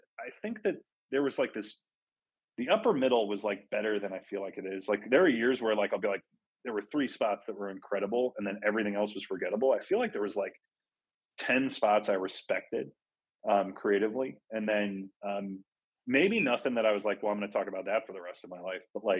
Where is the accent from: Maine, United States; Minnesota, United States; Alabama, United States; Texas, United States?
Minnesota, United States; Minneapolis; I'm from Minneapolis originally.